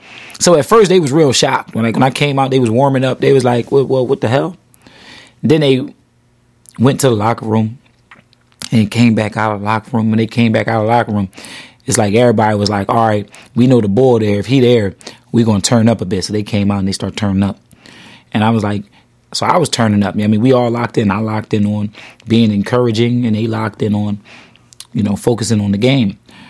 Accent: Philadelphia, Pennsylvania, United States; I'm from Philly, so I'm rooting for the Philly team.

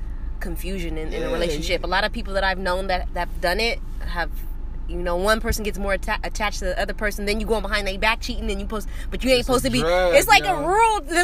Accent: Chicago, Illinois, United States; I'm from Chicago.

